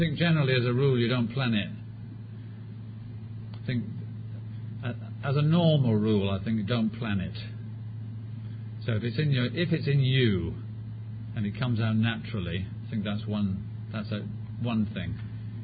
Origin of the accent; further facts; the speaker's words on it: United Kingdom; Well, I have a problem with being British, I'd have to say lady.